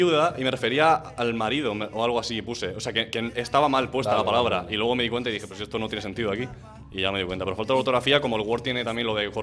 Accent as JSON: {"language": "Spanish", "town": "Algueña", "region": "Valencian Community", "country": "Spain", "tie": "born or raised there", "said": "hizo una charla en Algueña, en mi pueblo"}